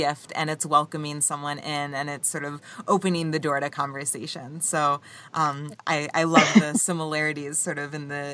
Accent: Illinois, United States; I'm also from the Midwest. I'm from Illinois.

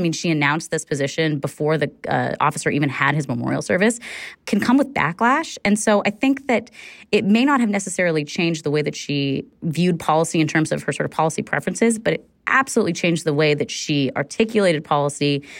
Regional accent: California, United States; I have to say, as a Californian, when I was listening to the attacks on the campaign trail

